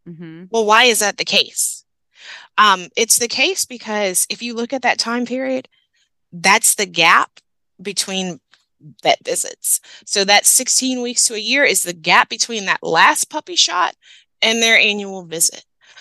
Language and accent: English; New Orleans, Louisiana, United States; I'm from New Orleans, so you have to excuse my math, because let's be honest, we're lucky that I can read.